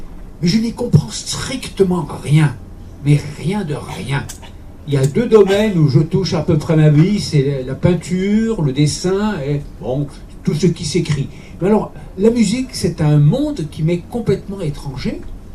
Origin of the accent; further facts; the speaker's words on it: Sartène, Corsica, France; mes grands-parents maternels m'ont récupéré et j'ai été élevé à Sartène. Voilà, donc moi j'ai baigné dans l'ambiance corse très très tôt. J'ai appris le corse d'emblée, d'après ce qu'on me dit.